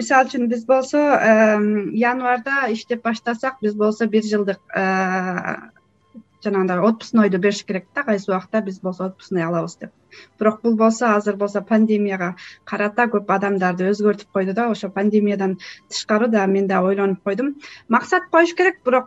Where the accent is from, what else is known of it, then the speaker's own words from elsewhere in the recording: Koshtobo, Naryn Region, Kyrgyzstan; Коштөбөдө эле чоңойдум. Коштөбөдө эле мектеп босогосун атта ошол жерден эле чоң турмушка кадам жасадым десем болот.